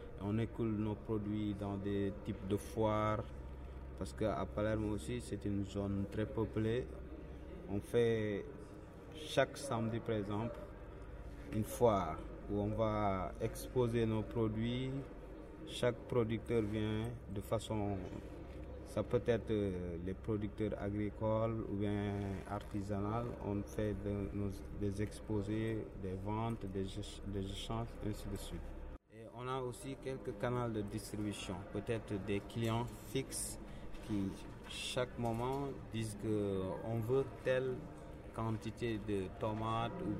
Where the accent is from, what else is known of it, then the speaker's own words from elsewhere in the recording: Senegal; now in Italy; je suis sénégalais et je vis actuellement en Italie.